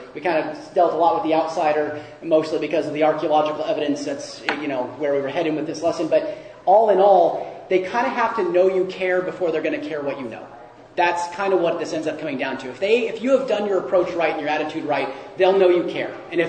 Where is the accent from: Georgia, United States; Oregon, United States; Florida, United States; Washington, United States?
Washington, United States; Seattle; I'm from Seattle.